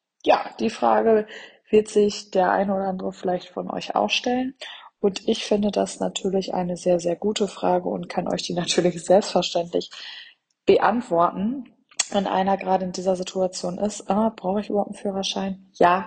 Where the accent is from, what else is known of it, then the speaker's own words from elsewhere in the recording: Soest, North Rhine-Westphalia, Germany; Ich komme aus Soest. Das ist ja alles noch relativ ländlich